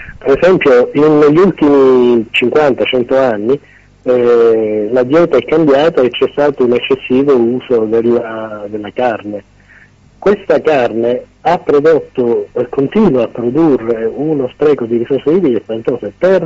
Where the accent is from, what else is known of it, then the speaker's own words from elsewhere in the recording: Sicily, Italy; Io sono siciliano